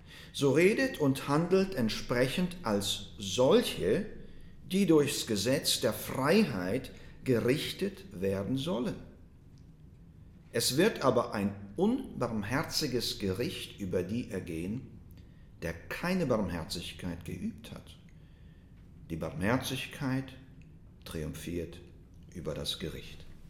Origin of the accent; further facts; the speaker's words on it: Russia; Ich bin trotzdem, dass ich in Russland aufgewachsen bin und trotzdem, dass man dort als Freizeitsport sich gegenseitig verprügelt hat, als Jungs.